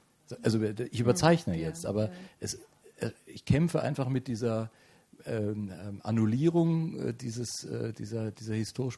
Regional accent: West Germany, Germany; Ich bin im Westen groß geworden

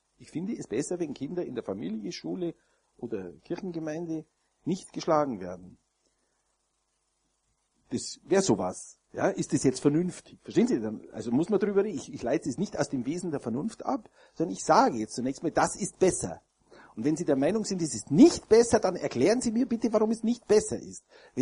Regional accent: Bavaria, Germany; Ja, also ich bin in Bayern aufgewachsen

